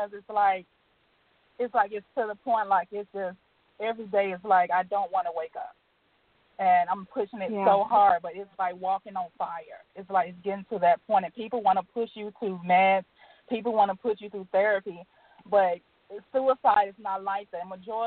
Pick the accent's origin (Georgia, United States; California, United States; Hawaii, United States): Georgia, United States; Atlanta; I'm from Atlanta, Georgia.